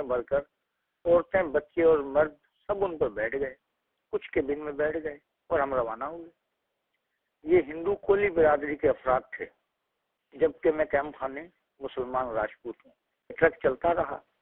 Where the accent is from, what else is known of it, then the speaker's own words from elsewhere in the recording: Digri, Sindh, Pakistan; ہمارا شہر ڈگری ضلع میرپورخاص سندھ کا ایک بڑا شہر اور تعلقہ بھی ہے.